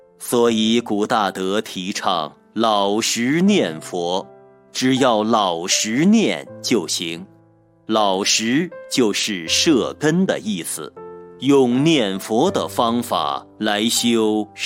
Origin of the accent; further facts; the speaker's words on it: China; 我们中国人常说家和万事兴